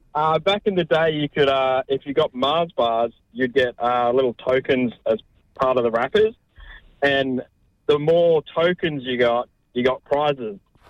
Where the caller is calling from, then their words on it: Geelong, Victoria, Australia; from Geelong, right?